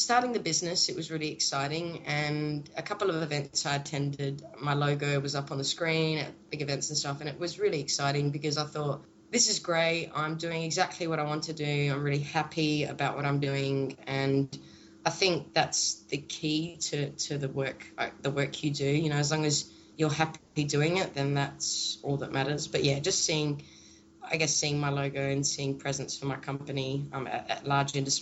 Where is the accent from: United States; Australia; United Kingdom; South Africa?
Australia; Well, I mean, I'm an Australian